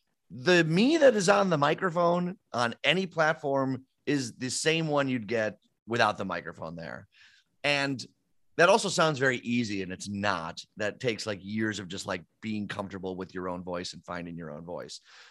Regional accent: Downers Grove, Illinois, United States; I grew up in Downers Grove, so I shouldn't even say that, but you know what I mean?

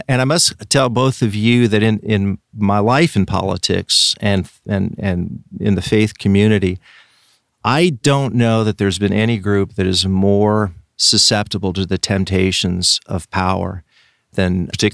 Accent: Richland, Washington, United States; I grew up in a city called Richland, which is on the east side of the state, Washington State. It's a conservative part of the state, as opposed to Seattle on the west side.

